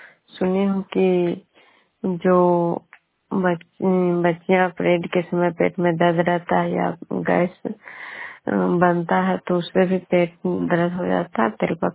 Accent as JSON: {"language": "Hindi", "town": "Khajra", "region": "Bihar", "country": "India", "said": "मैं विष्णुपुर ग्राम खजरा पंचायत नालंदा जिला नगनोसा प्रखंड के निवासी हूँ।"}